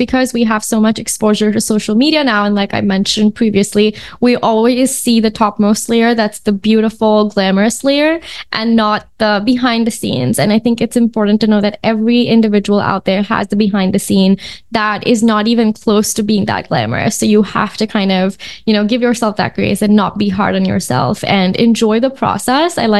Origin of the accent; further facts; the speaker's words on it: India; I mean, I grew up in India and we do have these conversations.